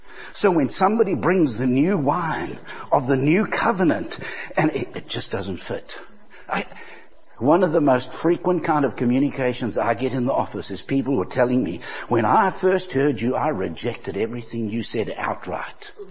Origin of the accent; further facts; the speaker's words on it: Abbeville, Alabama, United States; When I was a kid and we grew up in Abbeville, Alabama